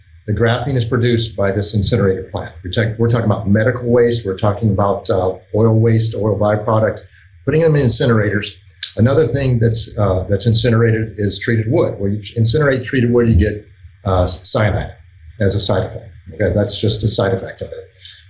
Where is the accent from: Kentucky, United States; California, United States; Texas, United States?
Texas, United States; Now I'm from Texas, so I brag about that.